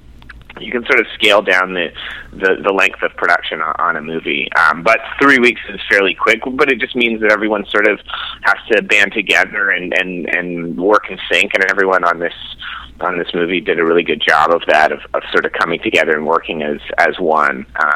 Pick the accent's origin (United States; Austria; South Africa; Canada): Canada; I grew up in Canada, and I've lived in Toronto for 12 or 13 years